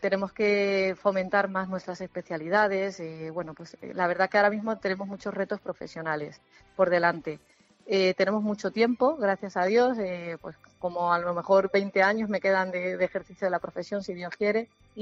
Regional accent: Talavera de la Reina, Castilla-La Mancha, Spain; also born or lived in Cáceres; Nací en Cáceres por circunstancias familiares del trabajo de mi padre, y mi familia paterna es de Cáceres, pero yo llevo en Talavera viviendo desde los 7 años. Entonces yo me considero de Talavera. Aquí he estudiado, aquí he formado mi familia, aquí vivo y trabajo. Sí, soy de Talavera.

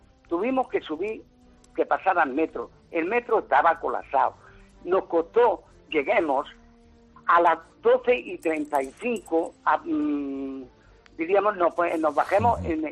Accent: Catalonia, Spain; somos buenos catalanes y buenos españoles.

